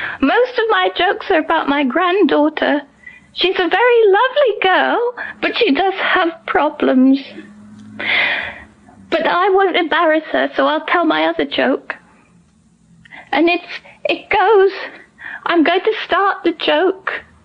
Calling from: London, United Kingdom

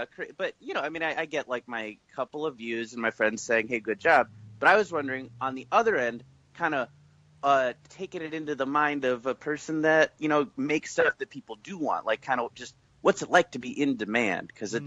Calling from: Queens, New York, United States; I'm coming from Queens, New York.

